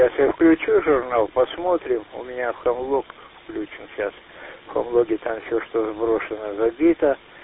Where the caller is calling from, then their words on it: Taishet, Irkutsk Oblast, Russia; город Тайшет.